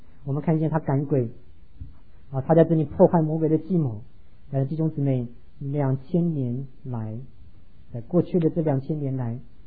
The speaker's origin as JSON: {"language": "Chinese", "country": "Taiwan", "moved": "yes", "lives_now": "United States", "said": "1979年我刚从台湾来到美国的时候"}